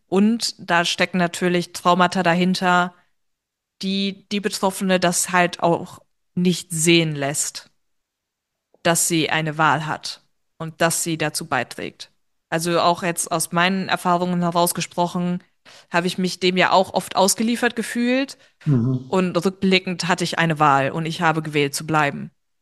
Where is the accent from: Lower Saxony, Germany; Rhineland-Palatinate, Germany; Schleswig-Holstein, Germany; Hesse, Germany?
Lower Saxony, Germany; Osnabrück; also ich komme aus Osnabrück